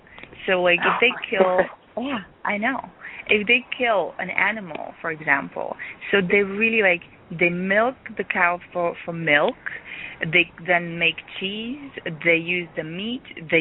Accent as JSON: {"language": "English", "country": "Czechia", "tie": "born or raised there", "also_born_or_lived": "Czechoslovakia", "said": "But really, organic, I remember, you know, when I was growing up in Czechoslovakia, which was, you know, I mean, you guys were so much more developed and industrialized and capitalized than we were."}